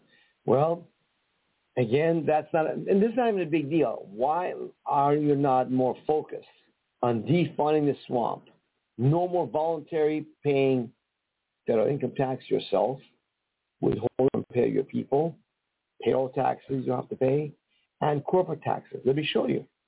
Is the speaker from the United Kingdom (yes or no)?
no; Iran; first language Persian; English is a second language; I'm from Iran. This is not my first language, English. My first language is Persian.